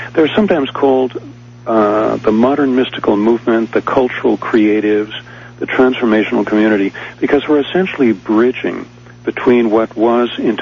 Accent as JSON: {"language": "English", "town": "New York City", "region": "New York", "country": "United States", "tie": "born or raised there", "said": "You know, I grew up in New York City, and when I went into the Peace Corps in 1964"}